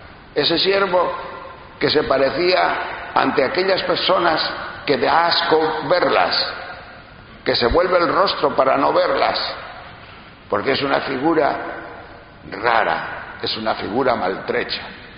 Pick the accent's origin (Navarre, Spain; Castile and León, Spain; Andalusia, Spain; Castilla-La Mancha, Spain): Castile and León, Spain; León; he visto matar en mi tierra de León muchos corderos